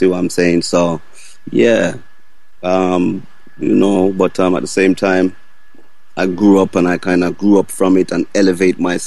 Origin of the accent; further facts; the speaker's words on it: London, United Kingdom; Well, basically, I was brought up in Northwest London. So you're speaking about Harlesden, Kensal Rise, Stonebridge.